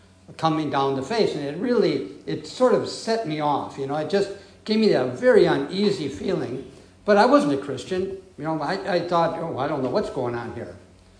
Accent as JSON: {"language": "English", "town": "Racine", "region": "Wisconsin", "country": "United States", "tie": "born or raised there", "said": "I was raised in Racine, Wisconsin, and I was brought up as an Episcopalian."}